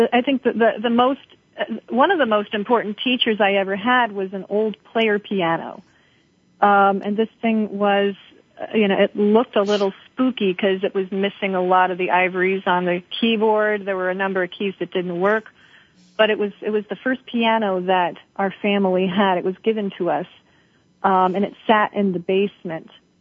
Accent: Missouri, United States; I've got 7 sisters, and we grew up in rural Missouri.

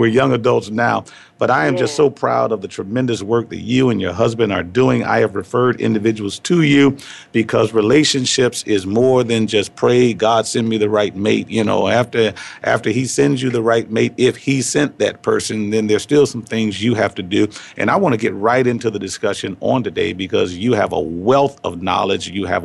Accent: Detroit, Michigan, United States; and we that grew up in Detroit, we grew up on the Motown sound.

